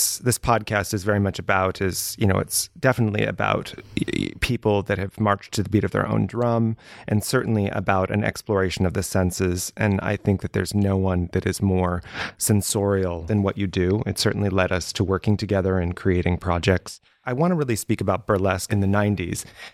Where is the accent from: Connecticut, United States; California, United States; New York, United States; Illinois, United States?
California, United States; Los Angeles; I grew up in Los Angeles in the Valley. I always felt very much as an underdog being from the Valley, and now I'm very proud of it.